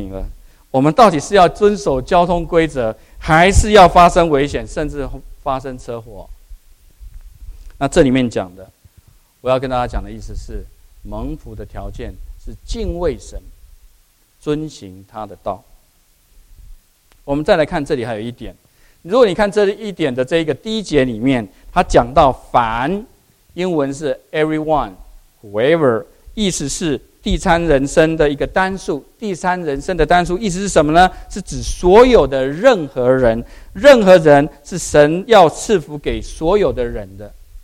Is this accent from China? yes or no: no; central Taiwan, Taiwan; 有一次我回台湾的中部，我的老家在一个海边的一个城镇。